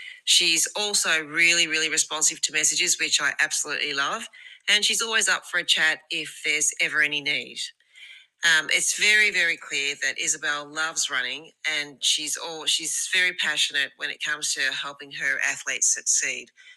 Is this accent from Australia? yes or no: yes; Melbourne, Victoria, Australia; I'm from Melbourne, Australia.